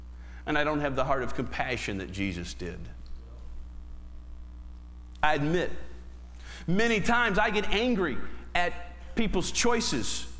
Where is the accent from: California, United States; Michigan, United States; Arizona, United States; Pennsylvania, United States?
Michigan, United States; We come from Michigan, the land that brings you Jack Kevorkian.